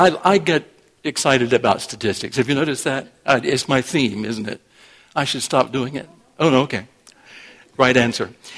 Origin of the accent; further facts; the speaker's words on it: Rockingham, North Carolina, United States; When I grew up in Rockingham, North Carolina, we didn't have to lock the doors to our house.